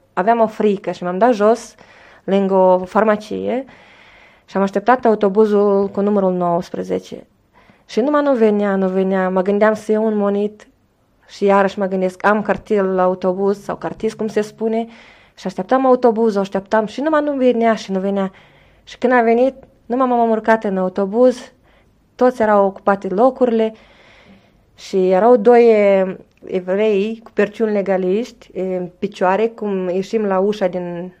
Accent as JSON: {"language": "Romanian", "town": "Chernivtsi", "region": "Chernivtsi Oblast", "country": "Ukraine", "moved": "as an adult", "lives_now": "Israel", "said": "Da, acolo în Cernăuț, 6 surori suntem și... Trebuia bani și trebuie să o luăm în lume."}